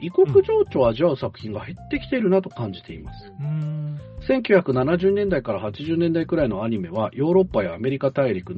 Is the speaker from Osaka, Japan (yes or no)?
yes; Osaka, Japan; 小学生の頃は大阪に住んでいて、日曜のお昼は必ず10チャンネル、読売テレビのルパン三世の再放送を昼食を取りながら見るのが我が家の習慣でした。